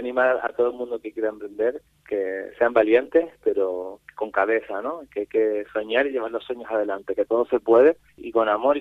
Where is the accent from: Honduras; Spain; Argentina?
Spain; La Orotava, Canary Islands; en el norte, que yo soy de la Orotava